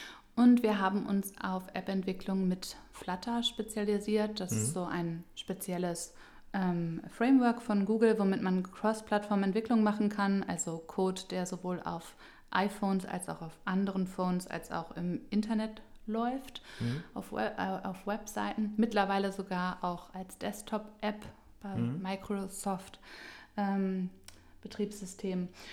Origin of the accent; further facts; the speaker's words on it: Hanover, Lower Saxony, Germany; now in Berlin, Germany; Ich komme aus Hannover, aber ich war eine lange Zeit weg von hier. Ich habe Philosophie studiert in Münster und dann in Berlin. Und in Berlin bin ich dann auch geblieben.